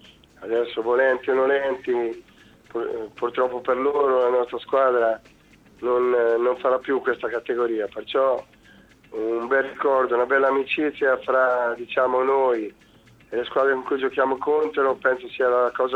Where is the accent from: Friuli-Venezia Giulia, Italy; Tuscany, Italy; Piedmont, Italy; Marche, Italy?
Marche, Italy; Ancona; Ma io da anconetano ho visto che quando in Ancona si fanno le cose con serietà